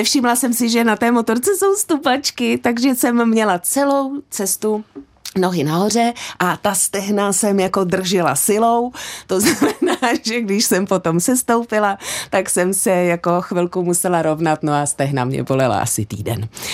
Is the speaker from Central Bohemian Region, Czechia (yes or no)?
yes; Sázava, Central Bohemian Region, Czechia; protože u nás na Sázavě jsou velké vzdálenosti všechno do kopce, takže kluci jezdili od 15 na těchto malých motorkách